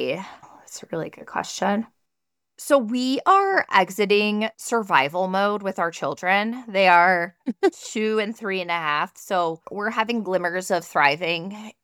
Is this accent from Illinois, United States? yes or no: yes; Chicago, Illinois, United States; I'm from Chicago, but I've lived here. We're Midwest.